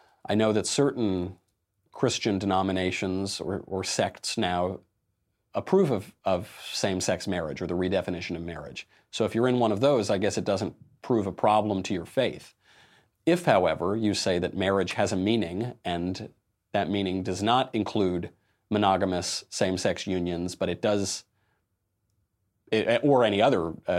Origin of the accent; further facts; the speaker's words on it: New York City, New York, United States; So I just as a New Yorker, as a descendant of Italian heritage, I just want to say, please don't blame him on us.